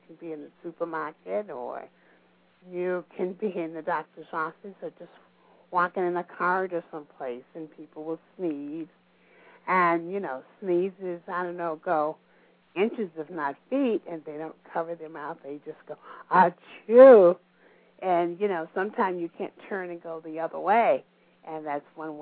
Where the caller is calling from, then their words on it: Ann Arbor, United States; I'm calling from Ann Arbor, Massachusetts.